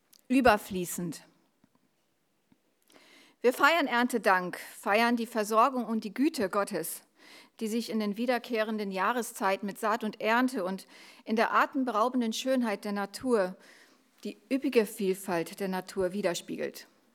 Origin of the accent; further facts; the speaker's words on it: Fargo, North Dakota, United States; German is a second language; Das ist ein Lied aus meiner Kindheit. Und ich habe mal ein Bild mitgebracht. Das ist die Kapelle bei uns in Fargo.